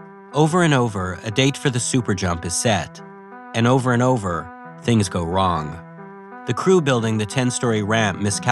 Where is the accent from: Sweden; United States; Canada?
Canada; Watching the movie as a Canadian